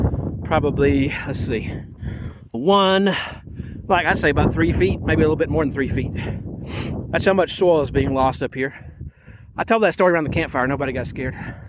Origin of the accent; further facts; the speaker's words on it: Texas, United States; My very first one was in my home state of Texas, Guadalupe Peak.